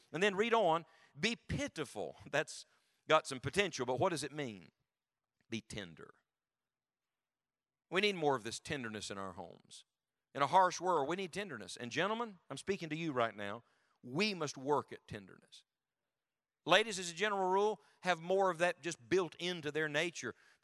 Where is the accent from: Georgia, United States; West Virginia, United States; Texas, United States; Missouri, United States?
West Virginia, United States; She's from Michigan. I'm from West Virginia.